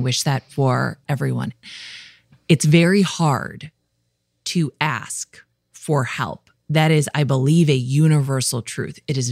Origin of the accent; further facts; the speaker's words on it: Midwest, United States; I'm from the Midwest. We love talking about weather, okay?